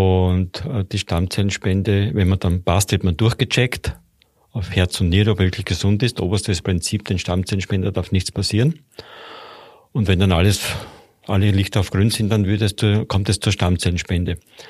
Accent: Austria; bei uns in Österreich

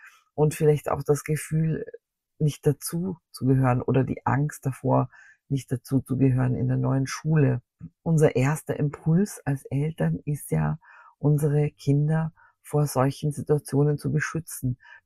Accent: Vienna, Austria; Der Schulstart im September steht ja vor der Tür, zumindest bei uns in Wien.

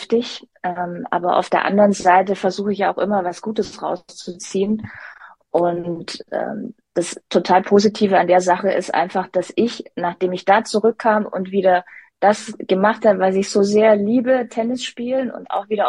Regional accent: Stuttgart, Baden-Württemberg, Germany; meine, Stuttgart ist meine Heimat

